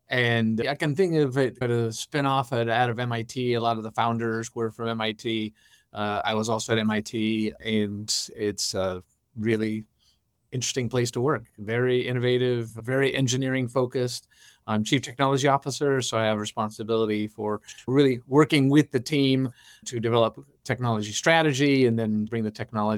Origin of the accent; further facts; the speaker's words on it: California, United States; I was born and bred in Silicon Valley, back before it was Silicon Valley, one of the few.